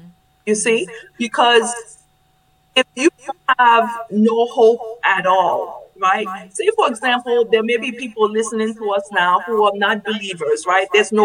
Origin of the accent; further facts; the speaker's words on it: Haiti; Haiti. I'm from Haiti, okay.